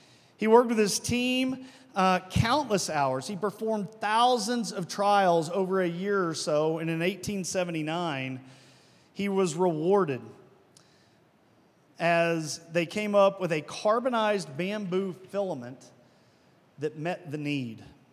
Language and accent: English; Arkansas, United States; accent: twang; I am originally from Arkansas, so if I speak with a twang, that is why, because I have a twang. We moved to Utah about 8 years ago.